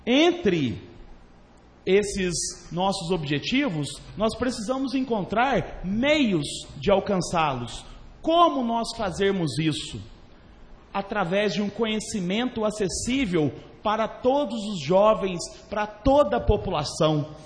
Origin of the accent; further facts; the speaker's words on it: Brazil; Portanto, nós hoje, como brasileiros, no sentido de democracia, não passaríamos de ano.